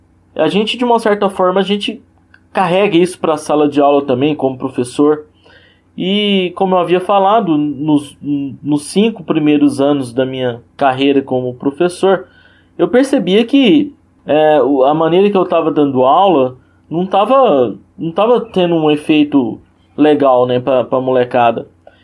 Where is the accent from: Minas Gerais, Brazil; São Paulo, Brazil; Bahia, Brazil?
Minas Gerais, Brazil; Uberlândia; né? Sou daqui de Uberlândia, Minas Gerais.